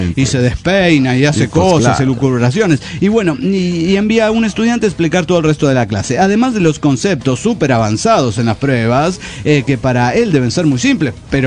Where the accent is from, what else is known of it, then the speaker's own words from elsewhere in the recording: Argentina; now in Kansas, United States; Me mudé de Argentina a Kansas, Estados Unidos de Norteamérica, hace 15 años.